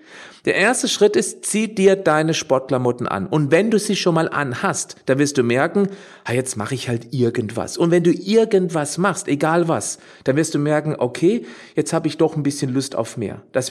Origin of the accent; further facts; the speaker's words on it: Freiburg, Baden-Württemberg, Germany; also born or lived in Hamburg; ich lebte ja 13 Jahre lang in Hamburg, jetzt bin ich wieder in meiner Heimat in Freiburg